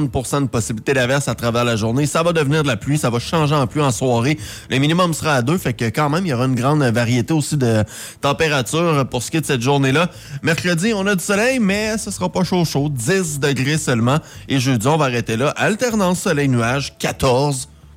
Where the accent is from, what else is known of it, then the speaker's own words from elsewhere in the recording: Quebec, Canada; on a embarqué en tant que Québécois, mais aussi en tant que Canadien